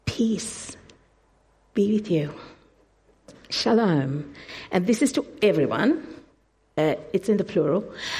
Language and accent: English; Sri Lanka; I grew up in Sri Lanka and in a Catholic family. I was raised a Catholic